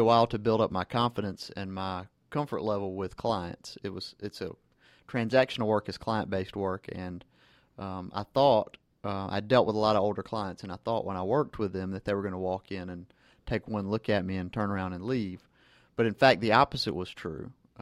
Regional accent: Georgia, United States; I grew up in Gwinnett County, which is obviously just a little bit north here of Atlanta.

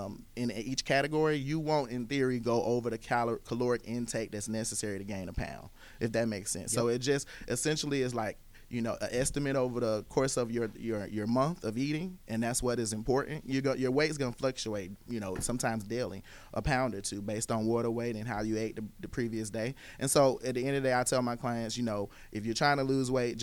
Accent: Decatur, Georgia, United States; my childhood was spent in Decatur, the east side of Atlanta. And so, you know, starting here in my hometown was just something that was I felt would be impactful.

